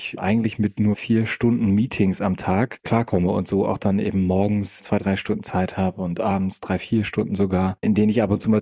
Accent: Schleswig-Holstein, Germany; Ich komme aus Schleswig oder aus Kiel oder Eckernförde, also quasi genau aus deiner Ecke.

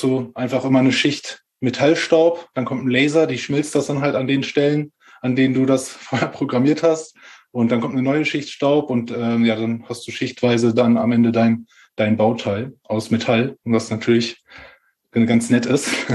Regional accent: Ahaus, North Rhine-Westphalia, Germany; Und ich komme ursprünglich aus Ahaus. Das ist im Münsterland.

